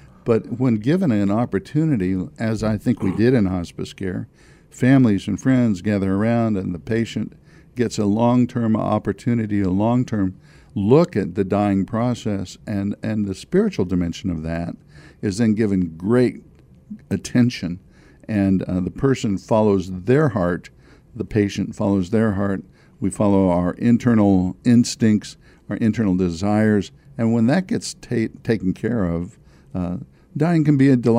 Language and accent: English; Kansas City, United States; I wanted to just take some time to meet a friend here that I grew up in Kansas